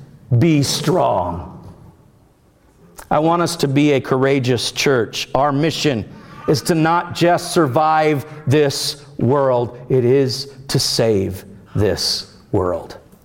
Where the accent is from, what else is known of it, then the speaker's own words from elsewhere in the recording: Cocoa, Florida, United States; In fact, in my hometown in Cocoa, Florida.